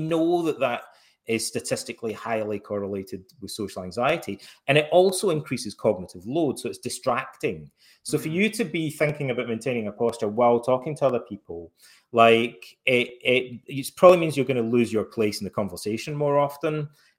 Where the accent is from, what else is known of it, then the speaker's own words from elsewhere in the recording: Scotland, United Kingdom; Try growing up in Scotland.